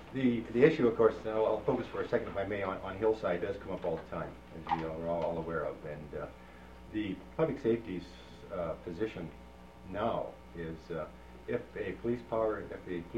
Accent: Anchorage, Alaska, United States; I'm also from Spinard, by the way.

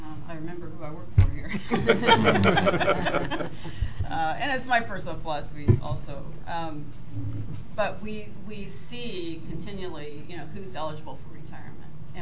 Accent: Ohio, United States; And so I'm originally from the Ohio area, and Ohio, Michigan, the tri-state area there

